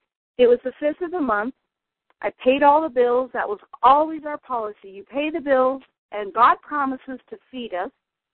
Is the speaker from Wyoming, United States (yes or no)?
yes; Wheatland, Wyoming, United States; now in Colorado Springs, United States; I am from Colorado Springs. At present, I grew up in Wheatland, Wyoming, on a very busy farm